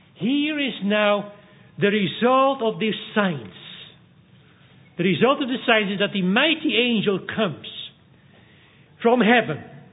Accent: Netherlands; I'm from the Netherlands.

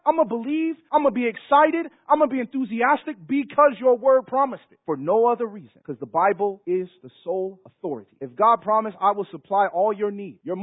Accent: Chicago, Illinois, United States; I'm from the world. I'm from Chicago.

